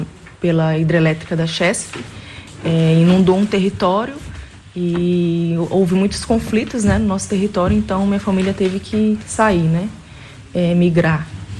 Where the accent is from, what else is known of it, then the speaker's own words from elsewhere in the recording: Minas Gerais, Brazil; Eu venho do Vale do Jequitinhonha, né? Atualmente meus dois povos vivem nessa região, depois de ser desterritorializados